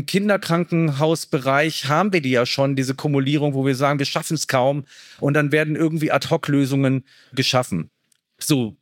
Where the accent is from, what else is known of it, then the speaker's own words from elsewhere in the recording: Cologne, North Rhine-Westphalia, Germany; meine Heimatstadt Kölle